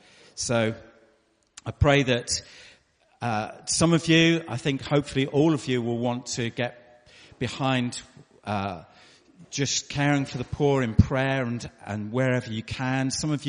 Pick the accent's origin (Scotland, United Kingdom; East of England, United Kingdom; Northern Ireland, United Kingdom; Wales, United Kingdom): Wales, United Kingdom; moved away as an adult; now in Southampton, United Kingdom; But I'm not from Yorkshire. You may have picked that up from my accent. Have a guess. Where am I from? I'm from the south, really. Yeah, so grew up in South Wales, but moved to Southampton as an adult. Been there for most of my life.